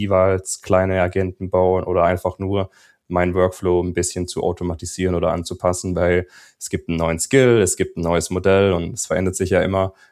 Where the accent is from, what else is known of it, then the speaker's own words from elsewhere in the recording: Baden-Württemberg, Germany; now in Nuremberg, Germany; Ich bin gebürtig Schwabe, würde ich sagen, also aus einem kleinen Dorf bei Stuttgart. Mittlerweile wohne ich in Nürnberg.